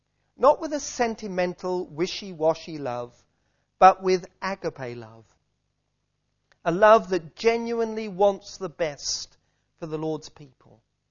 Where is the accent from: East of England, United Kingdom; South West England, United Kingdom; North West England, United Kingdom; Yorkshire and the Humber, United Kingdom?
East of England, United Kingdom; born there; Not because … Not because I was born in Suffolk.